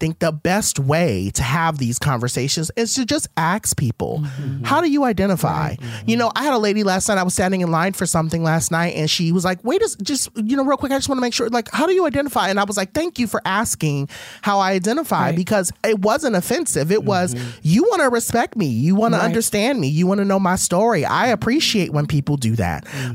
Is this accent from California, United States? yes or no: yes; Compton, California, United States; people oftentimes think that I'm soft, but I'm like, girl, I was raised in Compton.